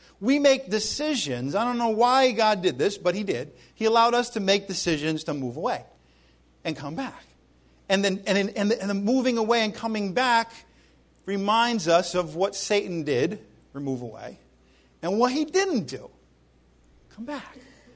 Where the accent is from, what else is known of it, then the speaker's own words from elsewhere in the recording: New England, United States; now in Florida, United States; well, I'm in Florida now, the pastor up north, I come from New England, so I'm used to thinking of Florida down here.